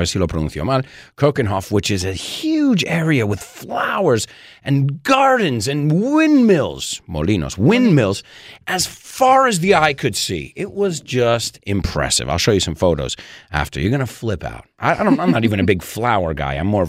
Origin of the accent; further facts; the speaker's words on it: United States; I'm an American. We left Europe because we didn't agree with that.